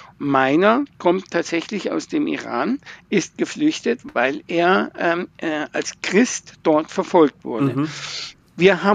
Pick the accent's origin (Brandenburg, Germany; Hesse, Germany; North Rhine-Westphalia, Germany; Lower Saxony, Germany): Hesse, Germany; Wolfhagen; Ich bin selber Sportcoach in meiner Heimatstadt, in Wolfhagen